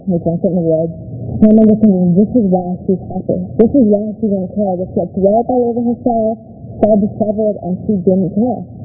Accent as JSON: {"language": "English", "town": "Miami", "region": "Florida", "country": "United States", "tie": "born or raised there", "lives_now": "Washington, United States", "said": "I grew up in Miami and I moved to DC."}